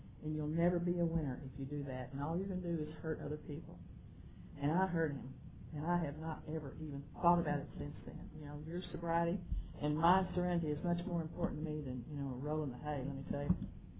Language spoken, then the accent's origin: English; Lubbock, Texas, United States; I went back to Lubbock, my hometown, as I did at that time every year for homecoming